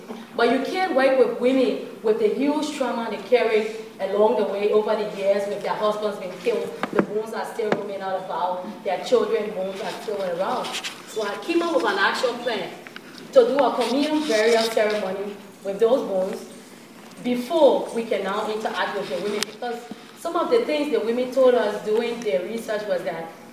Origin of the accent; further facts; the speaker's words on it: Liberia; I'm from Liberia, West Africa.